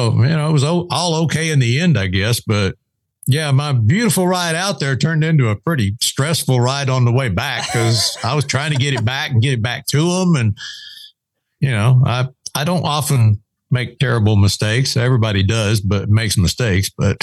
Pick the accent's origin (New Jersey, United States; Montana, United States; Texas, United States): Texas, United States; I guess, you know, I'm from Texas. Feed stores have everything, man.